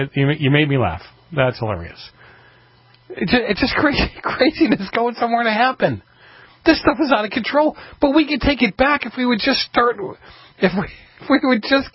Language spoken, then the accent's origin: English; Boston, Massachusetts, United States; because I grew up in Boston and nobody dressed flowery in February.